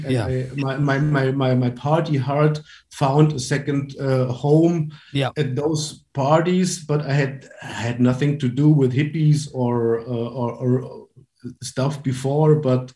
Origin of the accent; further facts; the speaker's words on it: Hesse, Germany; English is a second language; I grew up next to Frankfurt, in a little village next to Frankfurt